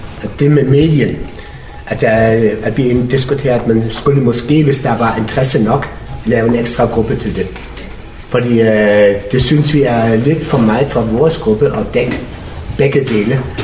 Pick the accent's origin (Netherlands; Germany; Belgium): Germany; Danish is a second language; now in Denmark; nu er jeg fra Tyskland